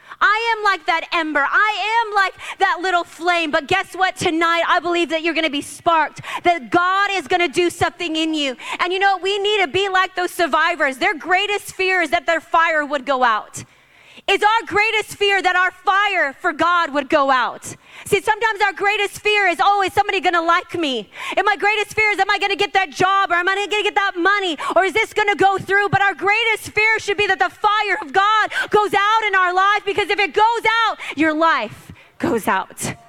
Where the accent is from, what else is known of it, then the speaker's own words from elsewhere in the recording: Hawaii, United States; I'm like, I'm from Hawaii, folks.